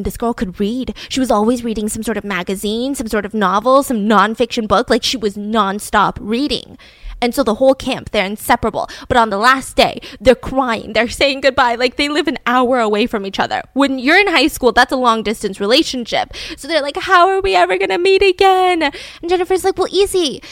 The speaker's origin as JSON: {"language": "English", "town": "Atlanta", "region": "Georgia", "country": "United States", "tie": "born or raised there", "said": "Maybe I was drawn to this case because a lot of it takes place in my hometown of Atlanta, Georgia."}